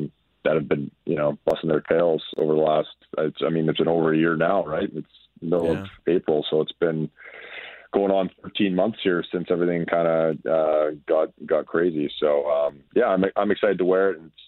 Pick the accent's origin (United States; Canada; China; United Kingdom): Canada; Winnipeg, Manitoba; I'm from Winnipeg actually, but I've been living in Calgary in the summer.